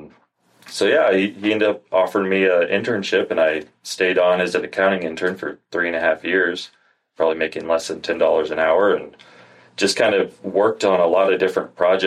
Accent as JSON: {"language": "English", "region": "Oregon", "country": "United States", "tie": "born or raised there", "said": "I grew up out in Oregon. I was going to college out there"}